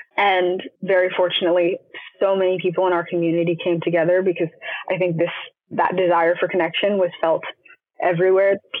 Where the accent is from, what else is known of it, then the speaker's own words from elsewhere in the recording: Los Angeles, California, United States; also born or lived in Ethiopia; I was born in Ethiopia and adopted at age 3 and moved to Los Angeles.